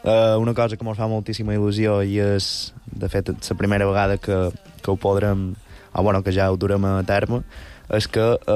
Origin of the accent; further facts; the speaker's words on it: Artà, Balearic Islands, Spain; I jo som d'Artà